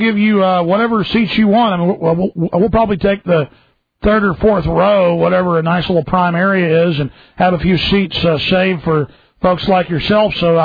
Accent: Dallas, Texas, United States; even though I grew up in Dallas. I grew up right outside Dallas. I haven't been back to see that house since I was about maybe 10 years old.

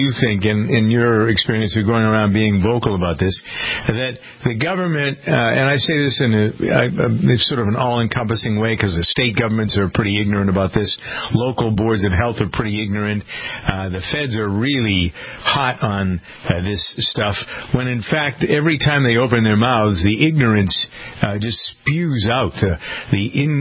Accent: Framingham, Massachusetts, United States; born or raised there

